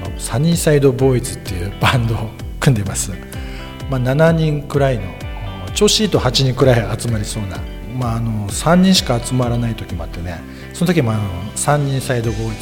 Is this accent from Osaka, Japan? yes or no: no; Yokote, Akita, Japan; はい、出身は横手市です。